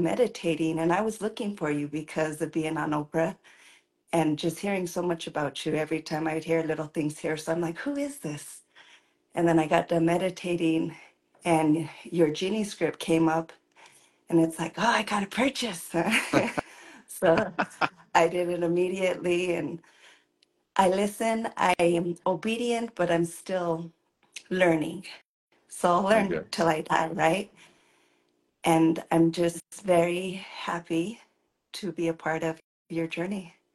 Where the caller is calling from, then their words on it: Salt Lake City, Utah, United States; Utah, Salt Lake City.